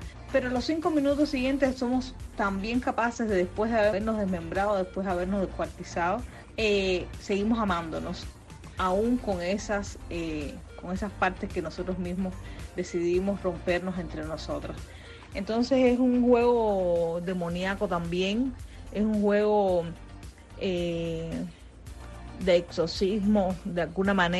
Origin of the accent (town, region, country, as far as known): Cuba